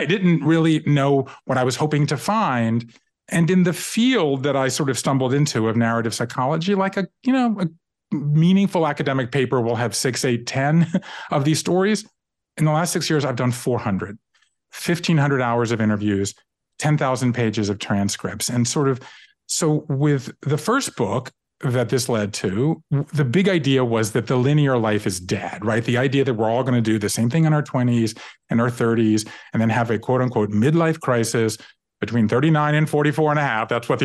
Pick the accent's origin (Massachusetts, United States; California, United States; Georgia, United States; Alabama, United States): Georgia, United States; Savannah; moved away as an adult; I grew up in Savannah, Georgia, and I left there and I went to the Northeast to go to college. I left there and I went to Japan in the mid 80s